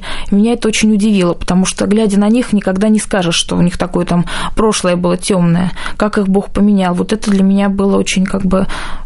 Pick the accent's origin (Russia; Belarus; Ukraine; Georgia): Russia; Moscow; born there; Нет, я родилась в Москве.